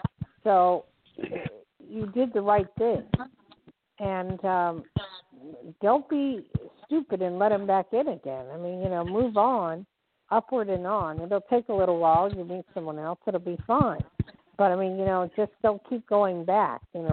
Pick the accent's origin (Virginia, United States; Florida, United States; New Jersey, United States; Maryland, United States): New Jersey, United States; I grew up in Jersey, so in Pennsylvania, Jersey, it's kind of easy to meet people